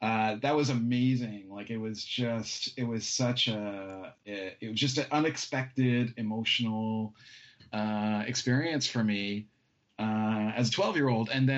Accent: Spryfield, Nova Scotia, Canada; I grew up in Spry Fields, which is sort of opposite side, mainland.

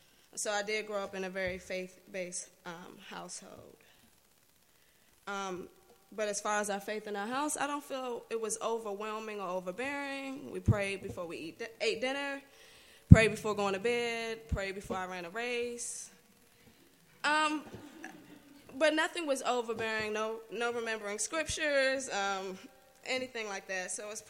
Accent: Washington, District of Columbia, United States; I was born and raised in Washington, D.C. Grew up with three other siblings.

